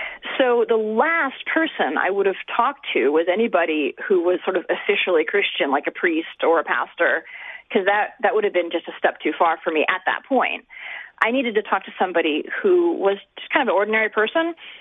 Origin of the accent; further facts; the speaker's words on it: New England, United States; I'm actually from New England, and there's quite a large cultural difference between those two areas.